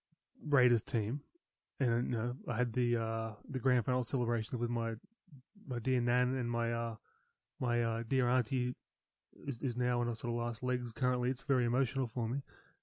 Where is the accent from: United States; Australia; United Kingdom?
Australia; Newcastle, New South Wales; I come from Newcastle, working class school.